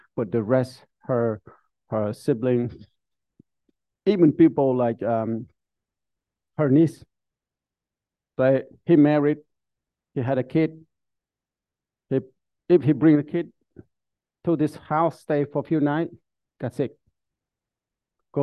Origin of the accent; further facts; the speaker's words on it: Vietnam; English is a second language; now in United States; A lot of people say do that from when we come from Vietnam.